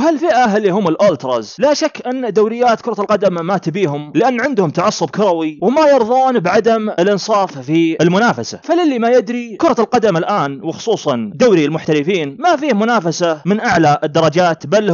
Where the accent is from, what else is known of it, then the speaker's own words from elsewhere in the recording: Saudi Arabia; ولاحظوا حتى عندنا في المملكة العربية السعودية أو ممكن في بعض البلدان الأخرى